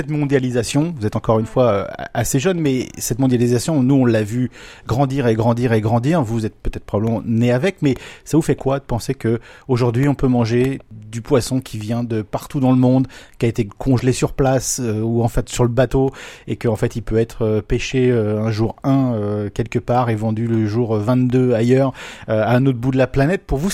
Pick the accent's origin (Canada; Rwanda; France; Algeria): France; on est français, on peut avoir un peu la grosse tête quand on parle de cuisine et de gastronomie